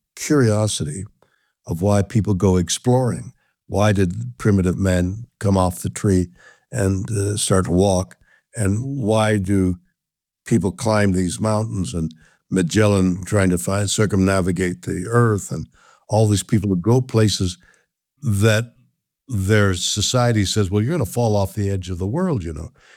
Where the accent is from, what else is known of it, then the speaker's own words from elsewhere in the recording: Canada; I'm Canadian. And as a result, my whole childhood and background and education had nothing to do with any prejudicial ideas of color.